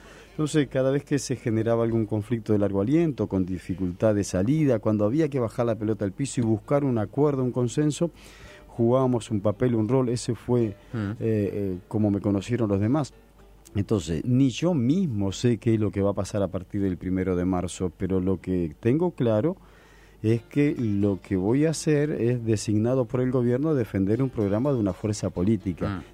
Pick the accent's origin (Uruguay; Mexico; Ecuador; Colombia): Uruguay; Canelones; en este caso Canelones, pues soy canario, porque conozco Canelones